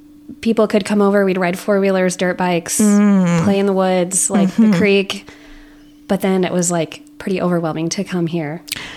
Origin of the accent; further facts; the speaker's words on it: Illinois, United States; I'm from Illinois, like Central Illinois.